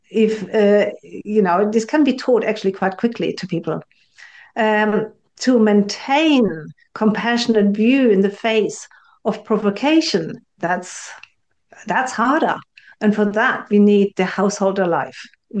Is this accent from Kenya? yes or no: no; Germany; now in United Kingdom; I live in the UK, I think the UK is a particularly compassionate country, you know, compared to my home country, which is Germany